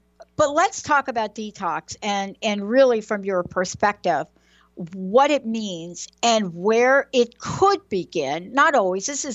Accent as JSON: {"language": "English", "region": "New York", "country": "United States", "tie": "born or raised there", "said": "I was born in New York, right?"}